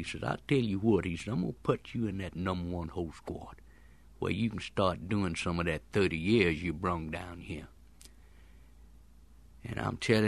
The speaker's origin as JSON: {"language": "English", "town": "Longview", "region": "Texas", "country": "United States", "said": "But I told him I was from Longview, Texas."}